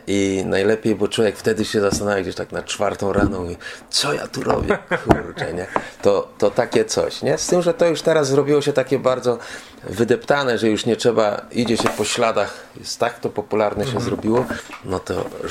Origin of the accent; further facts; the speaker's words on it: Słupiec, Lower Silesian Voivodeship, Poland; Ja ze Słupca jestem. Ze Słupca od urodzenia